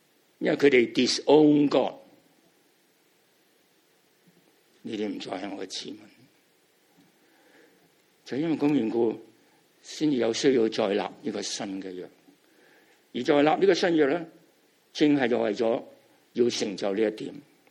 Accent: China; 也是照着我们中国人东方人的意义

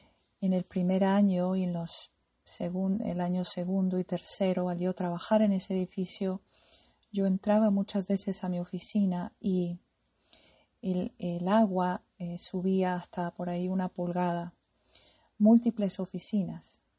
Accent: United States; born there; first language en; Spanish is a second language; Yo soy de los Estados Unidos, nací en los Estados Unidos, y el inglés es mi primer idioma.

